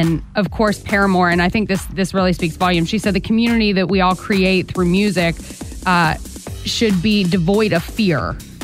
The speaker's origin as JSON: {"language": "English", "town": "Pittsburgh", "region": "Pennsylvania", "country": "United States", "said": "When I moved from Pittsburgh, Pennsylvania, because we say some crazy stuff up there, I was saying like the color blue."}